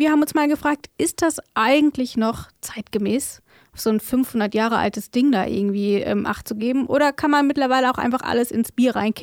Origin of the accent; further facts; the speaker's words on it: Rhineland-Palatinate, Germany; genau, ich komme aus der Pfalz.